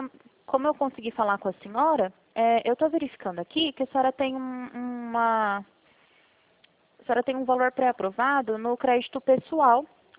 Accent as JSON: {"language": "Portuguese", "town": "Presidente Prudente", "region": "São Paulo", "country": "Brazil", "said": "eu sou de Presidente Prudente de São Paulo."}